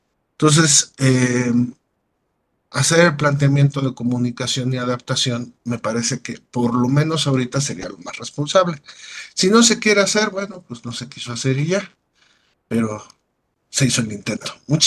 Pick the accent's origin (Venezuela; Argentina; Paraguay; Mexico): Mexico; Acatlán; Yo también soy de Acatlán.